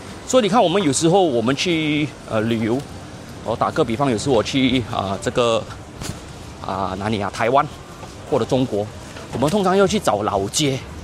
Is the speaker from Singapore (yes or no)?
yes; Singapore; 但是你问我新加坡人，尤其是华人来讲